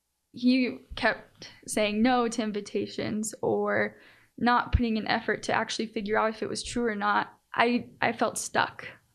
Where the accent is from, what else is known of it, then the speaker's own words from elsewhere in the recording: Alpine, Utah, United States; I grew up in Alpine, Utah. It's very LDS community.